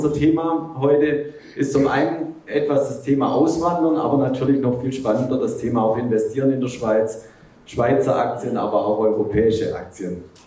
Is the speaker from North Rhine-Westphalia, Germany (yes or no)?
no; Baden-Württemberg, Germany; moved away as an adult; now in Switzerland; Eingangs schon gesagt, bin aus dem Schwabenländle.